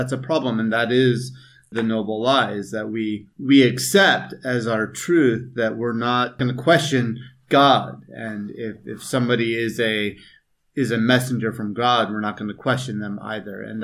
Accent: Turkey; I'm the Hippie from Turkey.

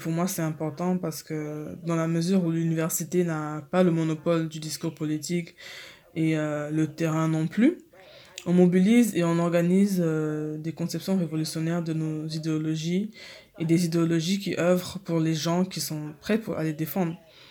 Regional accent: Bronx, New York, United States; Je suis du Bronx, des quartiers.

